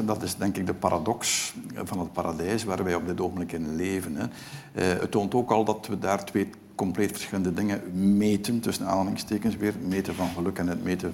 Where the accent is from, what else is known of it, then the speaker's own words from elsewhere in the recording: Ghent, Flanders, Belgium; In een bepaalde stadswijk in Gent, de stad waar ik vandaan kom